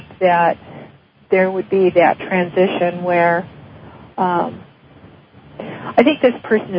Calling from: Tucson, Arizona, United States

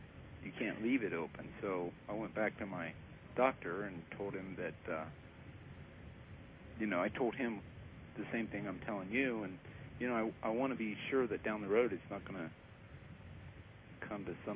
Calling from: Ohio, United States

